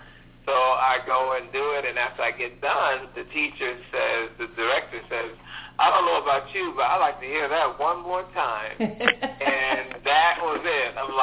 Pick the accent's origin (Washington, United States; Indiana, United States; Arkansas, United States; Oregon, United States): Indiana, United States; Gary; A little boy from Gary, Indiana, growing up in Doorville Projects, you know, with a single mother, no father, never met the daddy ever.